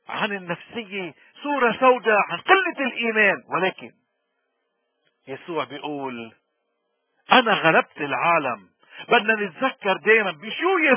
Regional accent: Lebanon; نحنا ما في عنا سلاح كلبنانيين وكمسيحيين تحديدا ما عندنا سلاح إلا الإيمان

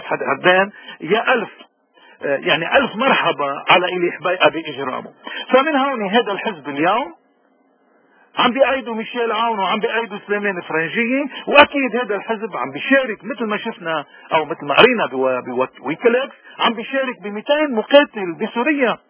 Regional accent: Lebanon; ونحن كلبنانيين نعرف شو يعني هالنظام هيدا، لأنه ما في بيت من بيوتنا إلا لبس أهله بالسواد.

